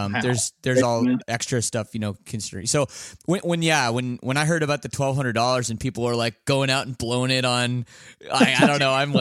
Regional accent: Canada; It's really like, and I'm Canadian, and I don't know if I'm allowed to say this

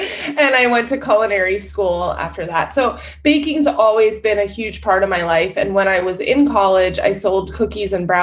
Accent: Maryland, United States; I grew up in Maryland. And it was very colonial.

